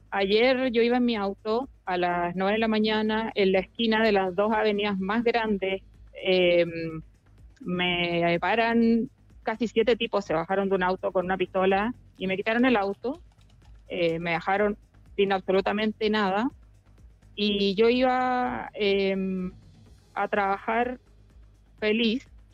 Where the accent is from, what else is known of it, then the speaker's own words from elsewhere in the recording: Chile; yo me formé en la Universidad de Chile, soy chilena, soy especialista